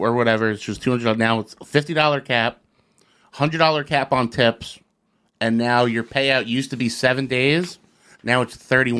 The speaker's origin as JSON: {"language": "English", "town": "Secaucus", "region": "New Jersey", "country": "United States", "tie": "born or raised there", "said": "So where I grew up in Secaucus, there's like a mile road and just a UPS facility."}